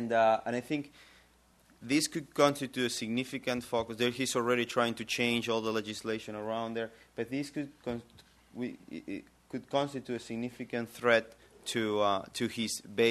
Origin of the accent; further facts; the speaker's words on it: Argentina; As I'm originally from Argentina